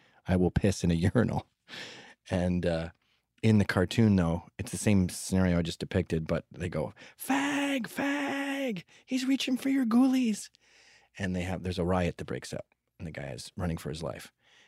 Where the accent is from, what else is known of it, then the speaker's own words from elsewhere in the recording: Canada; I'm from Canada and I'm used to more rugged terrain?